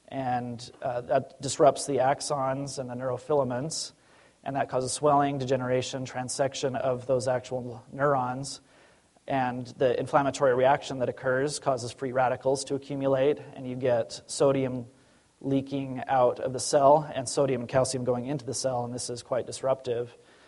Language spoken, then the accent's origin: English; Orem, Utah, United States; also born or lived in Salt Lake City; I'm originally from Salt Lake, grew up in Orem, went to medical school in upstate New York, Syracuse, New York.